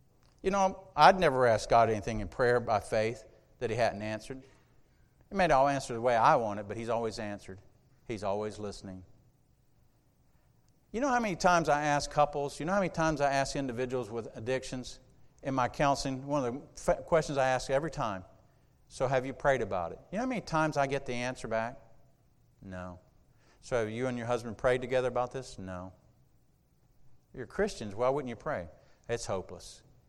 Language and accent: English; South Carolina, United States; I started a church in South Carolina, my hometown, and I went to my hometown with nothing and started a church.